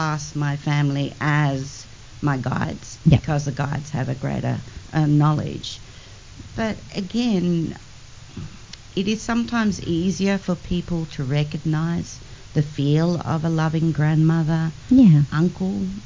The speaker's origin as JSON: {"language": "English", "town": "Kyabram", "region": "Victoria", "country": "Australia", "also_born_or_lived": "Echuca", "lives_now": "Redcliffe, Australia", "said": "Originally, I come from Victoria, a small town called Kyabram, but lived in Echuca, which is on the banks of the Murray River."}